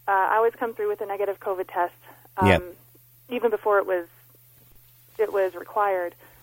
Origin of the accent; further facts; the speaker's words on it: United States; I am American.